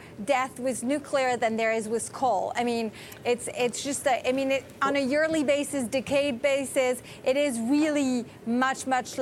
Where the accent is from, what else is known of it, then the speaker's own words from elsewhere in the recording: France; English is a second language; I'm from France, and like 75% of our power comes from the nuclear.